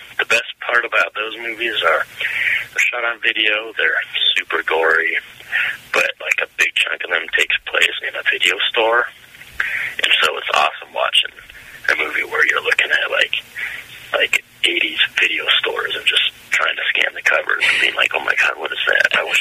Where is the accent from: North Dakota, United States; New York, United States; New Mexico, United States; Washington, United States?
Washington, United States; I'm from Washington State, and so like there's a lot more stuff about Bigfoot here.